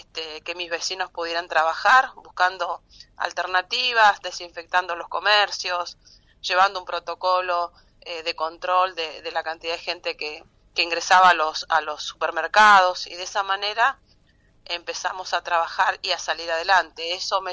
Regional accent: Plotier, Neuquén, Argentina; soy nacida y criada acá en Plotier, tengo una trayectoria como empleada municipal

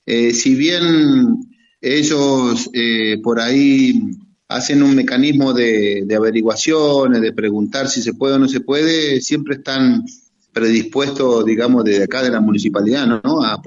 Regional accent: Neuquén, Argentina; información a nosotros como ciudadanos neuquinos primero, y después a la Argentina

